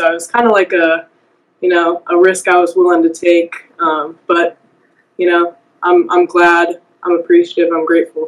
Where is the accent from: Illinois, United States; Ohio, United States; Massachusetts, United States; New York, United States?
Ohio, United States; so my brother and I were raised in Ohio, but grew up around the Madison campus